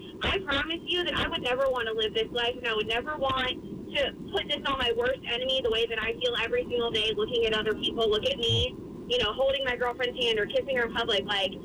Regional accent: Plant City, Florida, United States; I was raised in Plant City too

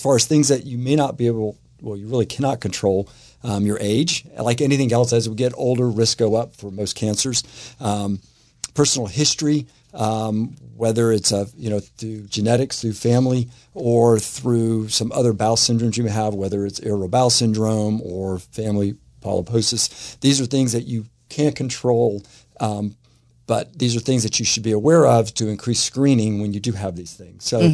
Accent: Jacksonville, Florida, United States; I am from Jacksonville, actually born and raised in Jacksonville.

